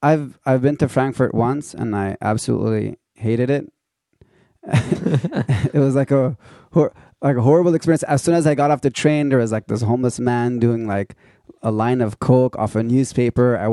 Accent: United States; born there; I was born in America, but I'm Armenian.

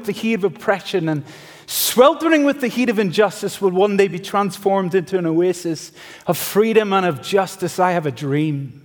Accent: Northern Ireland, United Kingdom; moved away as an adult; now in United States; I'm not from West Texas. I've been practicing my y'all, but it just doesn't sound right. I'm from a wee country called Northern Ireland

